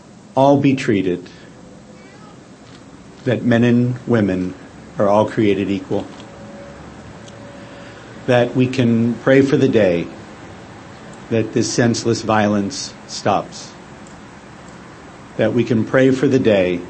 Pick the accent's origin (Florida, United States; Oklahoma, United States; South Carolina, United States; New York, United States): Florida, United States; now in New Zealand; to show your solidarity with the people of Orlando from my home state of Florida.